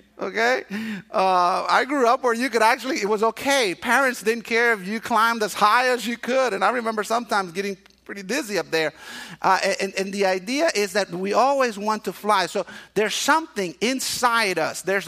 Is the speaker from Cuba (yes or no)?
yes; Cuba; I remember as a kid, growing up in Cuba, in Cuba, we didn't celebrate Christmas.